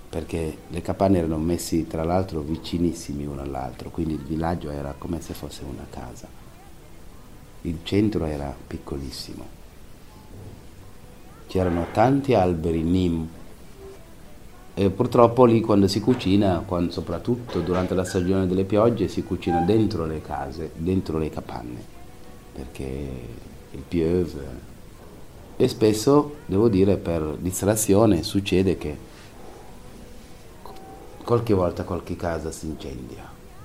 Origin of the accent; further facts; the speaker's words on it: Senegal; moved away as an adult; now in Italy; Sono nato in Senegal 40 anni fa, in un villaggio di 500 abitanti circa. All'epoca al villaggio c'era solo una casa fatta con i mattoni, il resto erano tutti capanne.